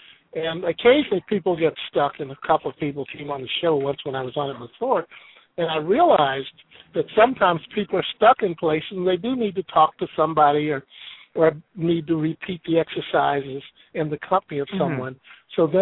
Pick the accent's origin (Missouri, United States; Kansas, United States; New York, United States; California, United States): Missouri, United States; Of course, I'm from Missouri originally.